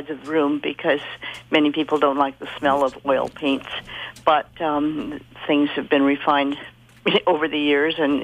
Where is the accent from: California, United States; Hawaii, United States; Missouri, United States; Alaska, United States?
Hawaii, United States; I grew up in Hawaii, so I have some things that have a Hawaiian influence, if you will.